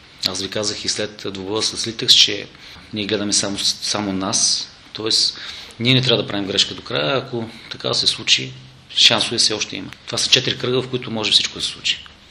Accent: Plovdiv, Plovdiv Province, Bulgaria; това е родния ми град и е нормално в родния ми град да се чувства

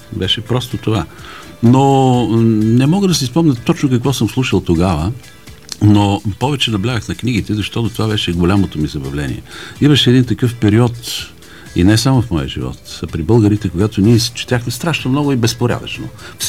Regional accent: Radomir, Pernik Province, Bulgaria; born there; Аз съм роден в Радомир, но корена ми е от Касилак, и аз много обичам да се връщам там. Даже на Нова година бях там.

